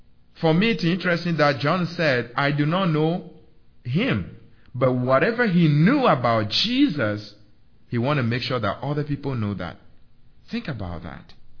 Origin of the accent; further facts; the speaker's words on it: Togo; English is a second language; I'm from Togo, West Africa, by the way. I should have presented myself, but I hope you can tell by the accent. So it's humid and hot.